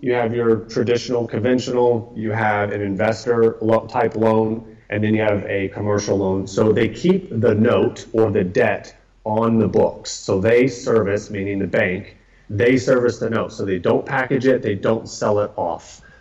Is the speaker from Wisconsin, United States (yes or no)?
no; Atlanta, Georgia, United States; now in Austin, United States; I grew up in Atlanta. Most people just rent homes in Atlanta. Here in Austin, because of the cost of living, room rental is very prevalent.